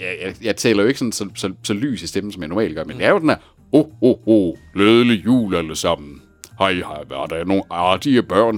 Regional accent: Skive, Central Denmark Region, Denmark; Og så lige pludselig folk lokalt i Skive, hvor jeg kommer fra

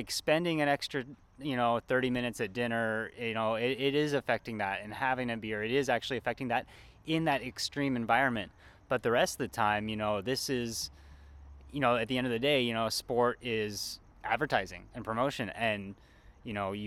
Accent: Colorado, United States; I grew up in Colorado, and we have a lot of dirt roads in the mountains, and I started on the mountain bike.

